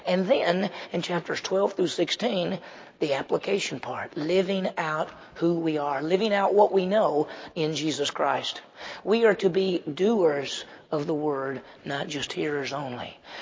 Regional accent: Meridian, Mississippi, United States; because I grew up in Mississippi, you think everybody lived on a farm, but I lived in the city. I lived in Meridian, and so I had never been on a farm.

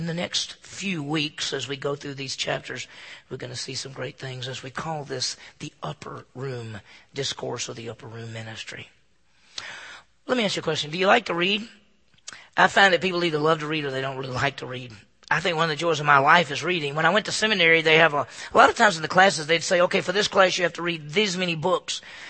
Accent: Southern United States, United States; Of course, Robert E. Lee, since I grew up in the South, had to be Robert E. Lee.

